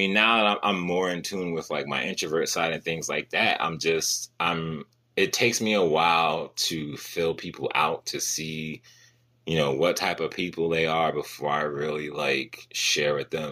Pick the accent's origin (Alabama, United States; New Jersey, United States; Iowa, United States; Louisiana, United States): New Jersey, United States; moved away; I mean, you know me, like I'm originally from Jersey. I moved 3,000 miles away from my family and close friends